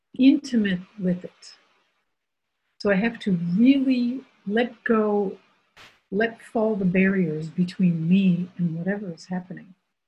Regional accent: United States; now in France; And I am American and live in France.

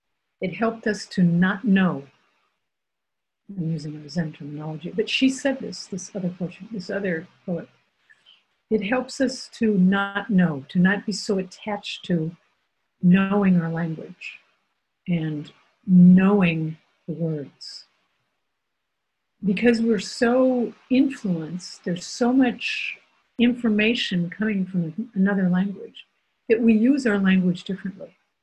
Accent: United States; now in France; And I am American and live in France.

